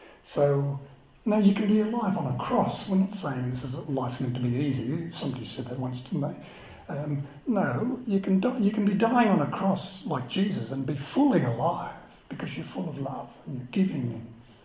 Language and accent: English; Australia; If you're not embarrassed by being an Australian, I don't know what you're reading or who you're watching